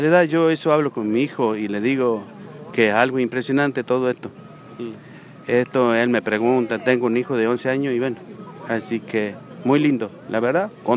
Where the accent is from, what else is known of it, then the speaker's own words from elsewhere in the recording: Quebrachal, Salta, Argentina; Nacido y criado en Quebrachal.